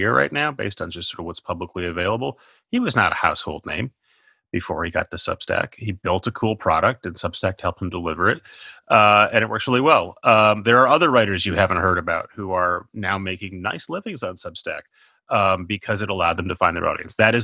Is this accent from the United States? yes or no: yes; Minnesota, United States; I'm from Minnesota. I should know.